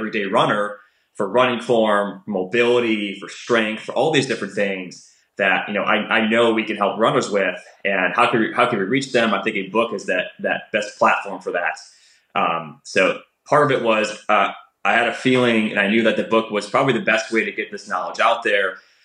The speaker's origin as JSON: {"language": "English", "town": "Frederick", "region": "Maryland", "country": "United States", "said": "I may have been the only East Coaster there because I'm from Frederick, Maryland."}